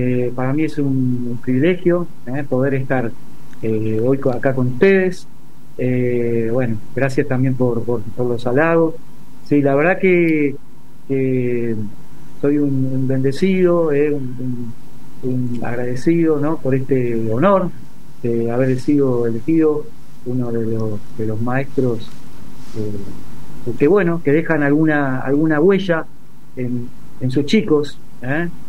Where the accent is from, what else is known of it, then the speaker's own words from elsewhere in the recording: Avellaneda, Buenos Aires Province, Argentina; yo soy de Avellaneda, nací en Avellaneda, me crié ahí